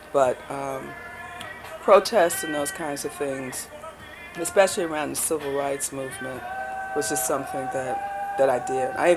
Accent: Chicago, Illinois, United States; I was born in Chicago and grew up on the near north side, which is now in a yuppie-fied time called River North.

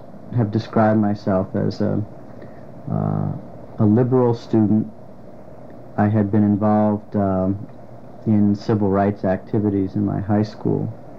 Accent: Maryland, United States; also born or lived in Washington, D.C.; I came from Washington, D.C. I was born in Washington, D.C. in 1945, moved to the Maryland suburbs in 1951

